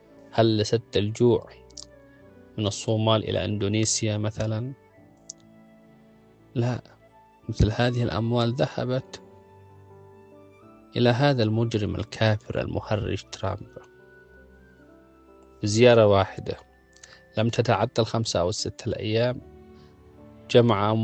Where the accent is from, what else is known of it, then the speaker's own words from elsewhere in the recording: Yemen; يعني أنا عندما أتكلم وأنا يمني أحمد الله وأرفع رأسي أمام الناس جميعا